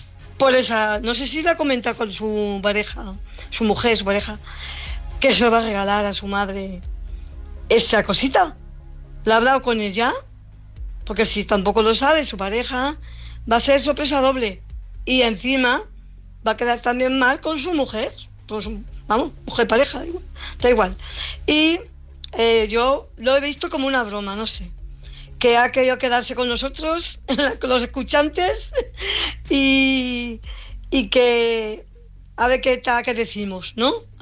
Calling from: Fuenlabrada, Community of Madrid, Spain; de Fuenlabrada y acabo de escuchar el tema

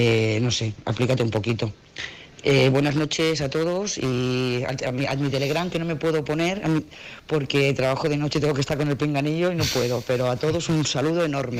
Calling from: Lloret de Mar, Catalonia, Spain; Hola, buenas noches … de Lloret de Mar.

